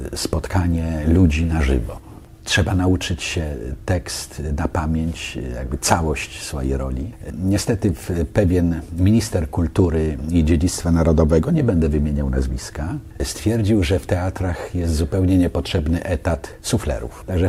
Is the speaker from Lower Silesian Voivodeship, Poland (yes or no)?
yes; Wąsosz, Lower Silesian Voivodeship, Poland; byłem w mojej rodzinnej miejscowości, tam gdzie się urodziłem, to jest Wąsosz, powiat górowski na Dolnym Śląsku.